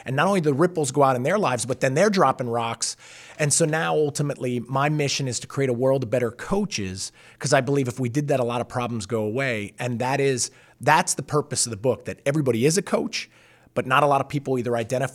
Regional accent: New Jersey, United States; I was originally from New Jersey, was a track and field athlete

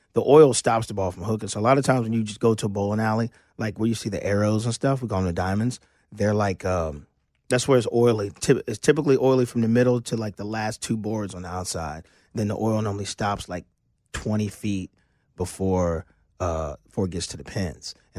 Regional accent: Delaware, United States; I kind of freaked out because, like, growing up in Delaware … was the hero.

